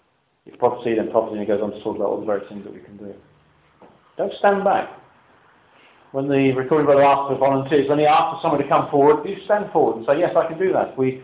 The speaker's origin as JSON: {"language": "English", "country": "United Kingdom", "said": "I'm just being British, I don't know, but I find it very difficult."}